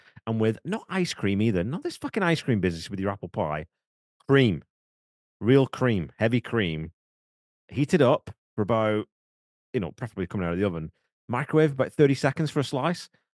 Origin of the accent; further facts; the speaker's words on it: Wigan, North West England, United Kingdom; Look, dude, I'm from Wigan. We're called the Pie Eaters. That's our nickname in Wigan.